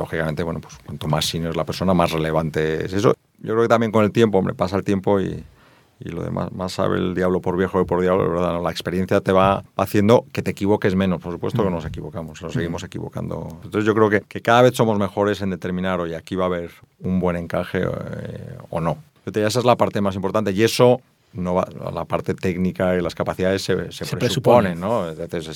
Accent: Spain; porque soy español no podemos hacer una serie de cosas

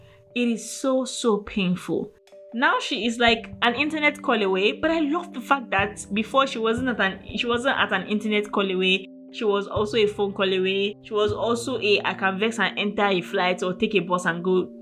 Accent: Nigeria; And I'm still Nigerian.

